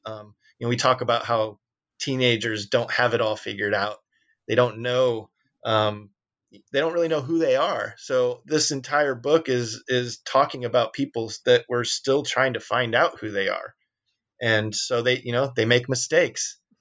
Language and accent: English; Peoria, Illinois, United States; But of course, you know, we came from Peoria